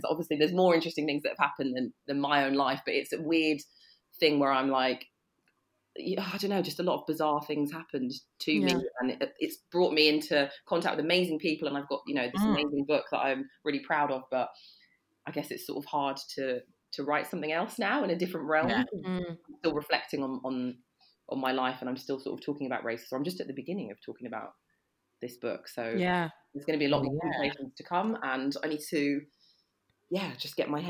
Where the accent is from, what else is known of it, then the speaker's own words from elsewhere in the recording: Sutton, London, United Kingdom; I grew up in Sutton, which is, you know, zone 5 London, very white back in the early 2000s. It's got a lot more mixed now, but it's sort of near Croydon